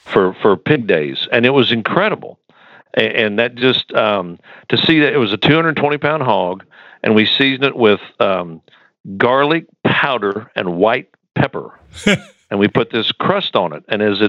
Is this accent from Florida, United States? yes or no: no; Pittsfield, Illinois, United States; I'm a Texan by choice. I grew up just north of St. Louis. And we were from the pork capital of the world. So we cooked whole hogs.